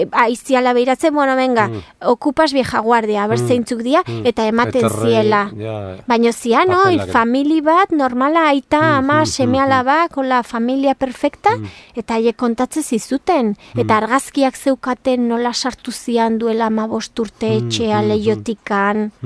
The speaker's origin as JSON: {"language": "Basque", "region": "Basque Country", "country": "Spain", "said": "ni Euskal Herrikoa naiz, beste hizkuntza hitz egiten deu"}